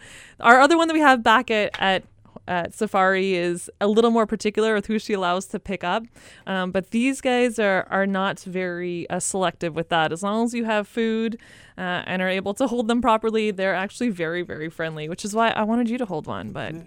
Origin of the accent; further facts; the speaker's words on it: Canada; I'm Canadian. It's 18 years and under in Canada.